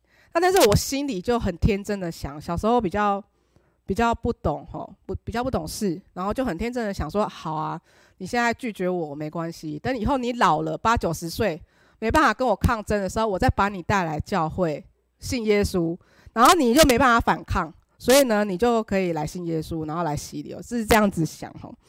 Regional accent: Kaohsiung, Taiwan; also born or lived in Changhua; 那我们小时候因为爸爸我们是彰化人，那爸爸做生意的关系我们就举家迁到高雄，大概是我三四岁的时候。那我们就在现在高雄的家那边就是买了个房子

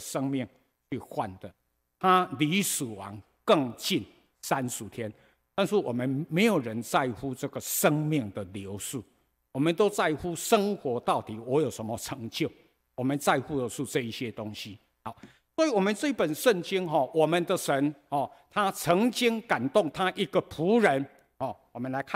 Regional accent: Taiwan; 当我懂事的时候，我就是台湾人啊。

